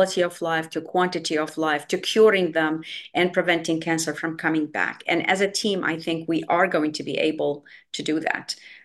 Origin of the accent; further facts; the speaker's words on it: Baghdad, Baghdad Governorate, Iraq; moved away as an adult; as a person who came in from Iraq, I'm from Baghdad, born and raised there, did my medical school there. We came in as immigrants